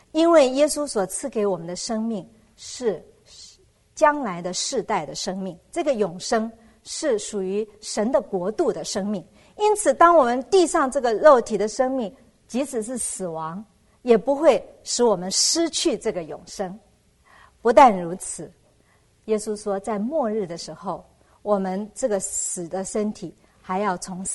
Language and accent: Chinese; China